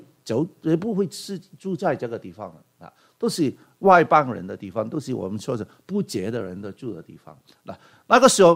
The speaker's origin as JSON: {"language": "Chinese", "country": "Hong Kong", "tie": "born or raised there", "moved": "as an adult", "lives_now": "Canada", "said": "我在香港长大的到18岁的时候我离开香港来了加拿大我在香港长大的"}